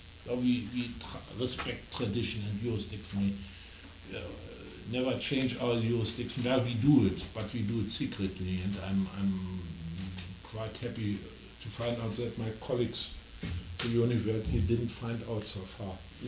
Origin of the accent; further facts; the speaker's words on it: Berlin, Germany; my home city, Berlin. But I come from Spandau, which is 5 years older than Berlin.